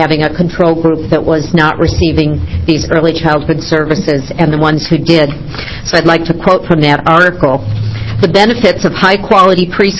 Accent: Eugene, Oregon, United States; I'm from Eugene, and actually, Senator Walker, you are my senator.

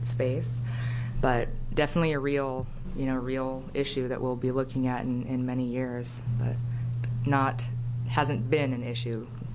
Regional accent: Japan; I grew up in Japan, and we're very tradition-based

